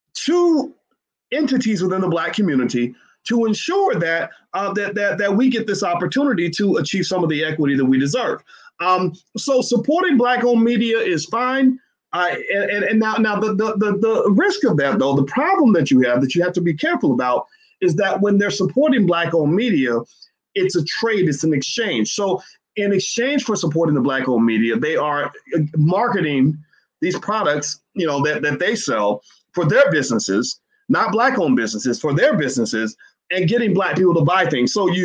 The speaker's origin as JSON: {"language": "English", "town": "Louisville", "region": "Kentucky", "country": "United States", "tie": "born or raised there", "said": "Junior Bridgman, who is from my hometown, Louisville"}